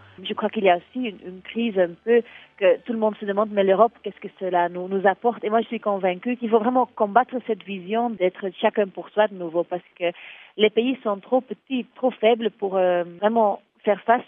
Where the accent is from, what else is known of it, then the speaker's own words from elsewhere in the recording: Belgium; Même en tant que Belge, je vois les différences entre les Wallons et les Flamands, par exemple.